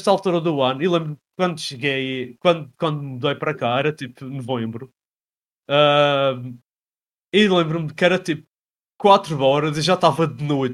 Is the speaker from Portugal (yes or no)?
yes; Madeira, Portugal; A gente, como somos da Madeira, a gente sabe